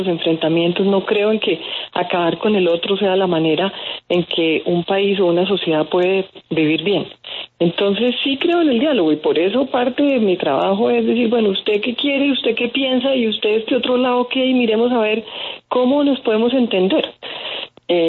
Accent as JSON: {"language": "Spanish", "country": "Colombia", "said": "de lo que somos los colombianos"}